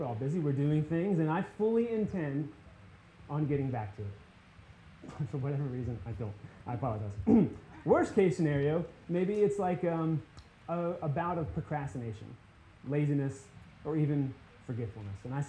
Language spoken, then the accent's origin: English; Mechanicsville, Virginia, United States; I'm originally from Mechanicsville, Virginia, and when I was there, that was always kind of odd to say.